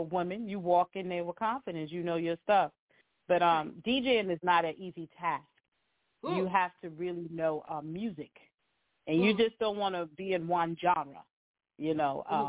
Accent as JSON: {"language": "English", "town": "Charleston", "region": "South Carolina", "country": "United States", "tie": "born or raised there", "said": "I'm from Charleston, South Carolina, right here, James Island. Mm-hmm. Yeah, I was born and raised in Charleston, right here on James Island."}